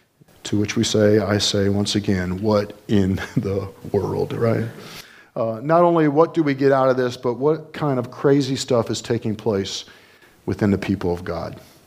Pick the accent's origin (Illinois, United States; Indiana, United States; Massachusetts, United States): Indiana, United States; So I am from Indiana. And so I've kind of been reset on some words that I say